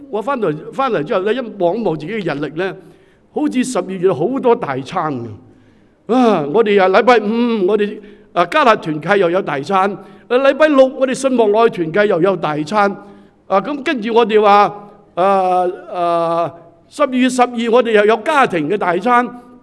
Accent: China; 我哋中国人最中意啦

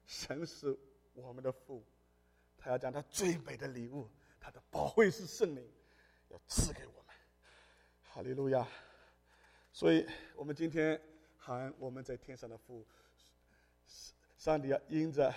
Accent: China; 因为我是中国人嘛

